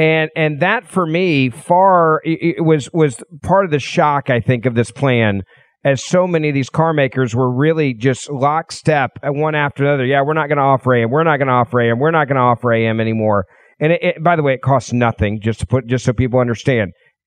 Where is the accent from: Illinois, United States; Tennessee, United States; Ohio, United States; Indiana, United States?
Tennessee, United States; Memphis; is still on AM radio only in my hometown of Memphis, Tennessee, WDIA.